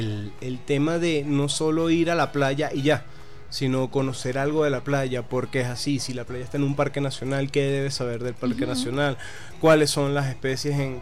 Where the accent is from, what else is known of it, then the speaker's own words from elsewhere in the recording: Caracas, Capital District, Venezuela; nosotros como caraqueños la tenemos ahí, y como nosotros asistimos al Ávila, creemos que todos lo hacen